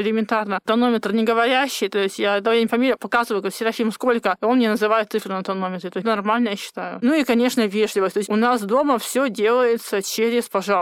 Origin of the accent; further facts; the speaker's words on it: Irkutsk Oblast, Russia; born there; Я родилась в Иркутской области, закончила Иркутскую сельхозакадемию, агроном по специальности.